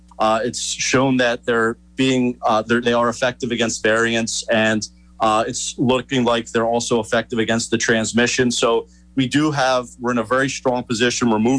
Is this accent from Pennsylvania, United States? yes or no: yes; Philadelphia, Pennsylvania, United States; I'm in the Washington area, so that's a touchy subject. I'm from Philadelphia, so I'm a Phillies guy.